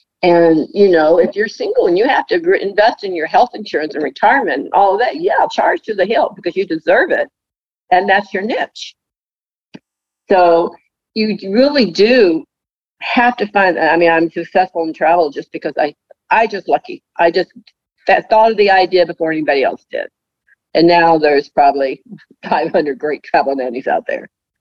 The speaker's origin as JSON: {"language": "English", "region": "Kentucky", "country": "United States", "tie": "born or raised there", "said": "You know, I grew up in Kentucky, and my father was a gym dandy, and he always loved to dance."}